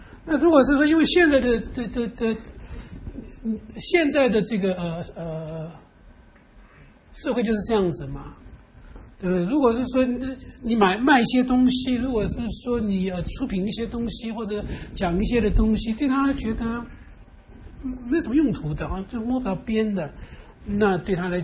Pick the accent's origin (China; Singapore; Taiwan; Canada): China; 那这是我们中国人的想法。